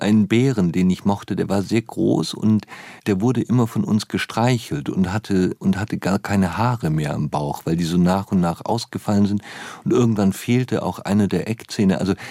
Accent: Baden-Württemberg, Germany; Also ich bin so auf der Hälfte etwa zwischen Stuttgart und Basel aufgewachsen auf dem Land. Das ist Schwabenland. Man spricht dort so einen alemannischen Dialekt, glaube ich, nennt man das.

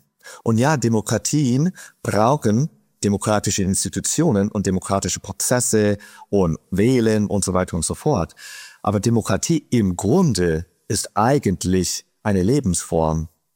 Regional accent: United States; Also du hast mich gerade geoutet als Amerikaner.

